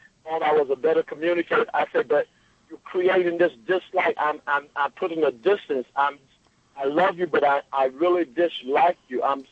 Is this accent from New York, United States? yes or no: yes; West Babylon, New York, United States; I'm from West Babylon, the wine dance area.